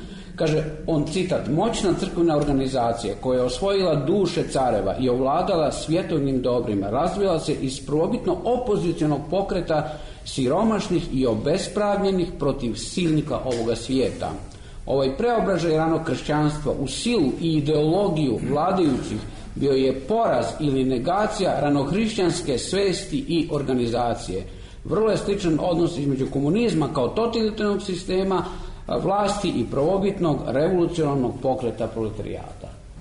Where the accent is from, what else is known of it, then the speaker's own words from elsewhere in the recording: Požarevac, Braničevo District, Serbia; ja sam iz Požarevca, iz jednog provincijskog grada